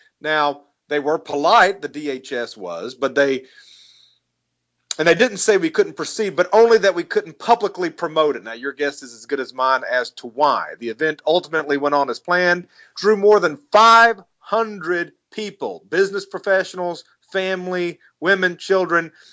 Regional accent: Memphis, Tennessee, United States; Black Lives Matter protesters laid siege to a number of cities last weekend, including my hometown of Memphis, Tennessee.

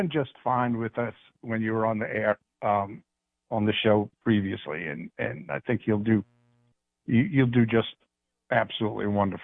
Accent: New York, United States; accent: New York; New York, they also tell me I have an accent, that I got to start watching gangster movies to get my accent back.

